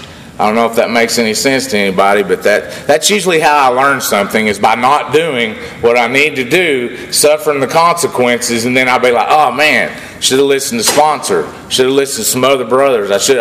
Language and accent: English; Hot Springs, Arkansas, United States; I'm from Hot Springs, Arkansas.